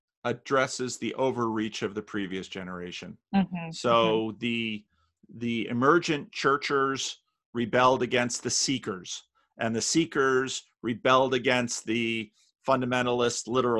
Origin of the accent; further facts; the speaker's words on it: Paterson, New Jersey, United States; The dairy farmer that was in the church I grew up in Paterson, New Jersey, he hated cows.